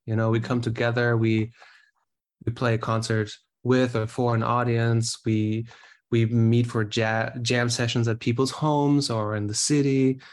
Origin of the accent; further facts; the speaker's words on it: Germany; or at least I'm from Germany originally